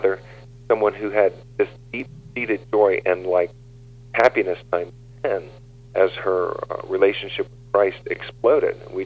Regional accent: Orlando, Florida, United States; Well, I'm a native of Orlando, Florida

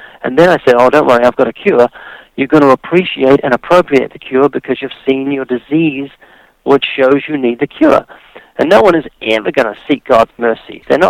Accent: New Zealand; now in United States; I'm from New Zealand. Which is down next to Australia, and I've been living in the U.S. for 23 years in Southern California, and that's why I've lost my accent, dude.

